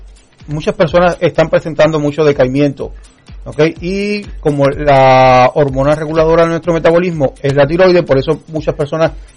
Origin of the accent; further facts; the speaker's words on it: Cuba; yo vengo de un sistema, yo soy cubano, ¿ok? Y en Cuba la salud es gratis.